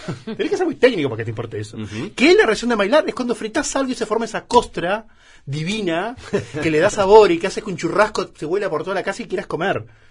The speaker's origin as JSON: {"language": "Spanish", "region": "Artigas", "country": "Uruguay", "tie": "born or raised there", "said": "Soy de la frontera, soy de Ortigas. O sea, crecí con la cultura brasilera, dos idiomas, hablas español y portugués, sin problemas."}